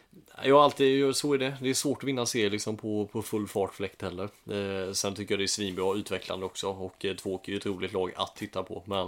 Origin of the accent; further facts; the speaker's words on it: Långås, Halland County, Sweden; Ja, och jag är uppväxt i Långås